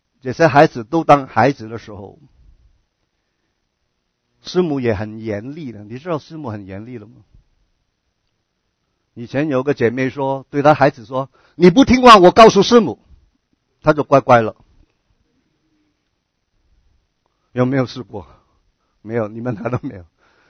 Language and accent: Chinese; California, United States; 但是在我过去的教会，加州的教会，我在那里成长，那里有很多的老人家